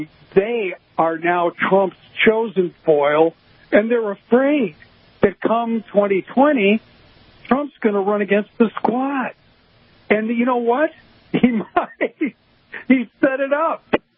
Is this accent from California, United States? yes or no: no; Chicago, Illinois, United States; And I grew up in Chicago. Actually, a lot of my friends were from Cuba. I grew up near a Cuban neighborhood.